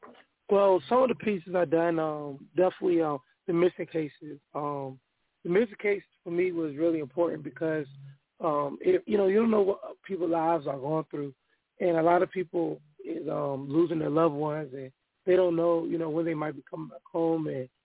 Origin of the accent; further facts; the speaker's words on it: Richmond, Virginia, United States; also born or lived in Norfolk; I'm from Richmond, Virginia. Well, I was born in Norfolk, but I was raised in Richmond.